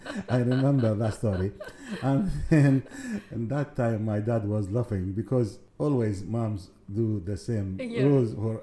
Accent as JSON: {"language": "English", "town": "Baghdad", "region": "Baghdad Governorate", "country": "Iraq", "tie": "born or raised there", "second_language": "English", "moved": "yes", "lives_now": "Australia", "said": "You see, I born in Iraq, in the capital city of Iraq, it's Baghdad. My house was situated close to the river, and then I spent most of my childhood there with my family. We couldn't move from Baghdad till I came to Australia."}